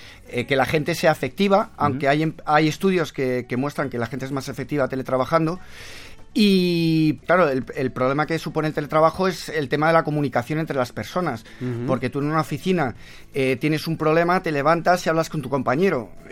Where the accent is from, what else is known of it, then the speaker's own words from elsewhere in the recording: Madrid, Community of Madrid, Spain; A ver, yo crecí aquí en Madrid.